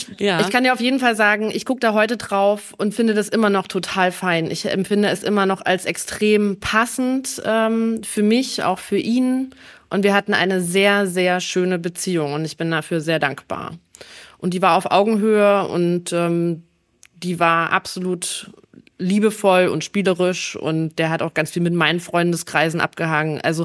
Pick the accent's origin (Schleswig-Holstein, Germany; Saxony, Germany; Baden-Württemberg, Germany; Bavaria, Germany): Saxony, Germany; Dresden; born there; ich bin in Dresden geboren